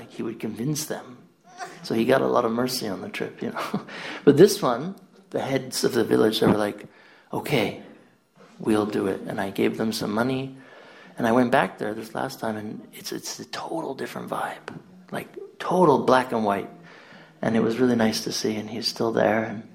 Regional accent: Florida, United States; Me, I grew up in Florida, so you pick them up and you just throw them out of the way.

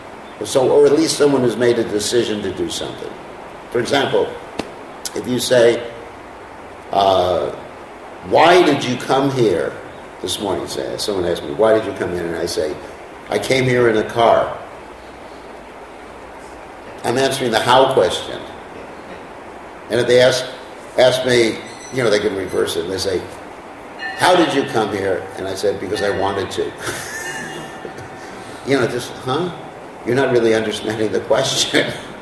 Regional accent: United States; why do I speak English? Because I was brought up in America.

